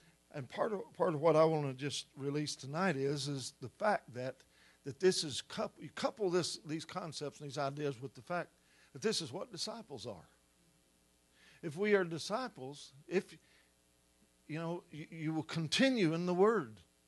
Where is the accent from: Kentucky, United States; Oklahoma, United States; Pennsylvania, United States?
Kentucky, United States; you know, I come from Kentucky, which means deep roots and tangled limbs, is what Kentucky means.